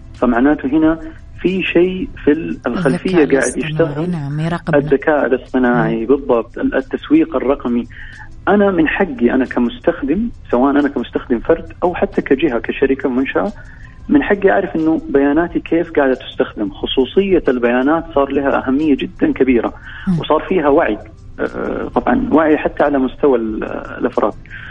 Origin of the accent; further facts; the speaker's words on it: Saudi Arabia; إنه عندنا في السعودية باختلاف طبعا كل المؤتمرات